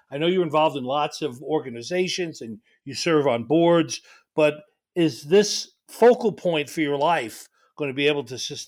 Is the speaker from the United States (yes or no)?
yes; New York City, New York, United States; now in Montana, United States; As a kid growing up in New York City and now living in Montana